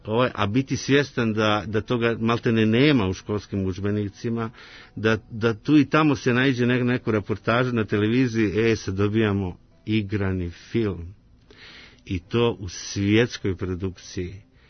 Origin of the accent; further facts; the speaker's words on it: Krajina, Croatia; mi Srbi iz Krajine u identitetskom kodu nosimo Kosovo.